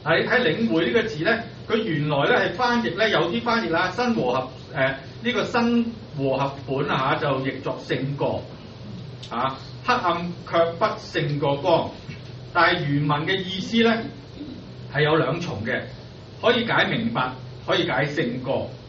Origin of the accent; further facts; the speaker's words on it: China; 我哋中国人讲咩啊？说话啊嘛